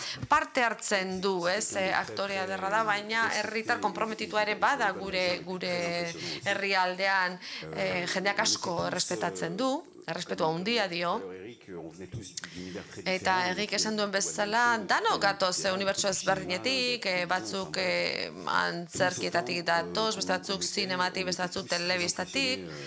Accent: Brazil; Brasiletik nator

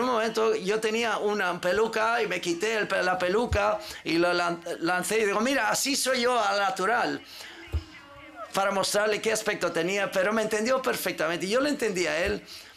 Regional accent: New York, United States; now in Spain; yo soy de Nueva York, así que yo crecí en un barrio donde dominicano, cubano, mexicano, puertorriqueño, es de lo que se habla, y llegar a España, la única cuestión que tenía era que Paco dijo que sonaba puertorriqueña, como una puertorriqueña

